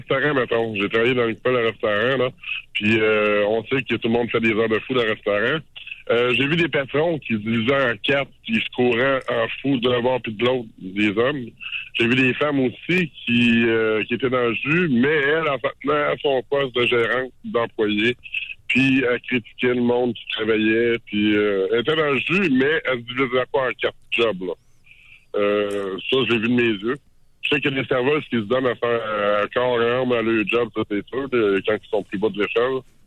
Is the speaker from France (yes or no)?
no; Trois-Rivières, Quebec, Canada; Je viens de Trois-Rivières, je vous connais un peu.